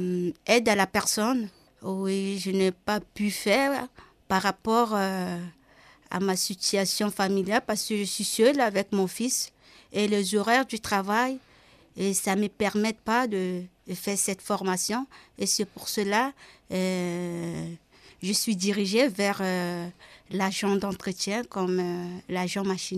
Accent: Central African Republic; moved away as an adult; now in France; Je viens de la République centrafricaine, je suis réfugiée. J'arrive en France depuis un an.

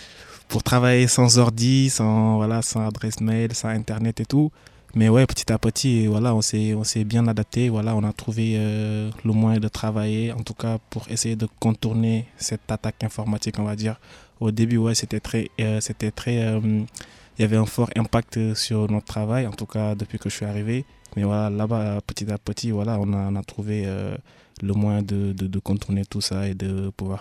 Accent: Saint-Louis, Senegal; moved away as an adult; now in France; Je suis sénégalais. Je viens de la ville de Saint-Louis. Alors, depuis 2 mois, je suis en France.

